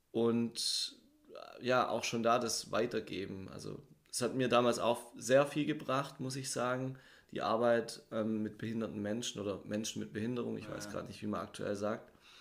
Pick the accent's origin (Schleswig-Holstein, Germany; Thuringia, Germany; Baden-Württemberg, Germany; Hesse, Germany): Baden-Württemberg, Germany; Bodelshausen; also born or lived in Hechingen; geboren bin ich am 9. Januar 88 in Hechingen. Dann aufgewachsen in Bodelshausen, da dann auch zur Grundschule gegangen. Dann aufs Gymnasium nach Mössingen, war dort 2 Jahre.